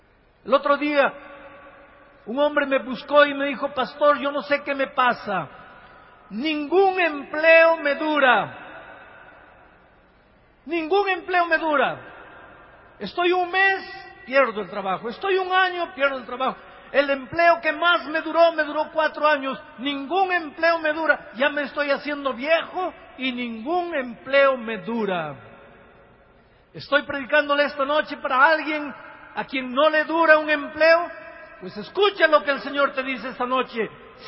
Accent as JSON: {"language": "Spanish", "country": "Peru", "tie": "born or raised there", "moved": "yes", "lives_now": "Brazil", "said": "Aunque yo vivo los últimos 25 años en el Brasil, yo nací en el Perú y me crié en el Perú."}